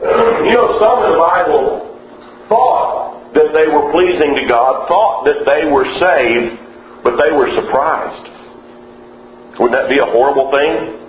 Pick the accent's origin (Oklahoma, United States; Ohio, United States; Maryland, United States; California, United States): Oklahoma, United States; now in Moore, United States; I'm from Oklahoma. My wife and I live in Moore, Oklahoma, which is a suburb of Oklahoma City.